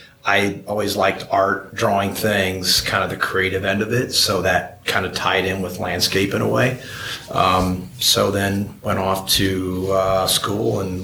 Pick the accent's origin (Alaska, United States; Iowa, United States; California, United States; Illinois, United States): Illinois, United States; Moline; I went to born and raised in Moline, Des Moines High School, and then went to Western Illinois University.